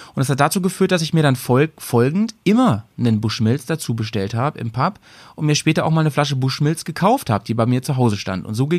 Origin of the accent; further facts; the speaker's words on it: Hanover, Lower Saxony, Germany; in Hannover. Ich komme ja aus der Ecke eigentlich, ursprünglich.